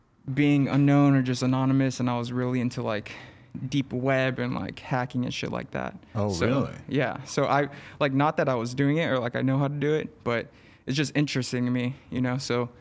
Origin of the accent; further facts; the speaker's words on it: Los Angeles, California, United States; So I grew up in East LA.